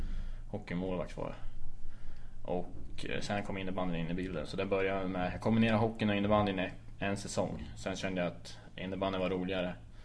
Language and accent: Swedish; Nora, Örebro County, Sweden; Jag är född här i Örebro på USA. Har bott i Nora fram tills jag var... Jag tror jag var flyttade hemifrån när jag var 20. Flyttade till Örebro då